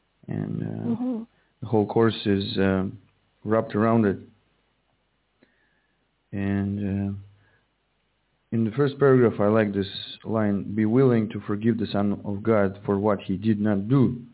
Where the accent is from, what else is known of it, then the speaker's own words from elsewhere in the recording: Russia; I'm from Russia.